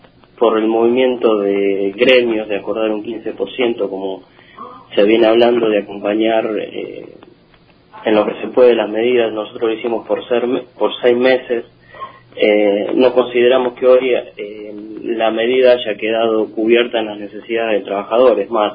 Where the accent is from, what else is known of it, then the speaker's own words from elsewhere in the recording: Argentina; no es la que deberíamos estar viviendo como argentinos